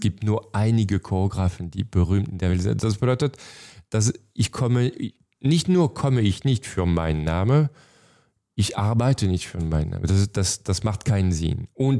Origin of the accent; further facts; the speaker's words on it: Chambéry, Auvergne-Rhône-Alpes, France; German is a second language; ich komme aus Chambéry in den Alpen, kleine Stadt.